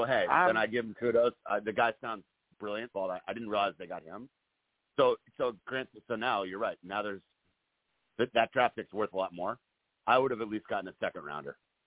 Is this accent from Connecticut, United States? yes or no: yes; Fairfield, Connecticut, United States; from right around where I grew up down in Fairfield in Connecticut.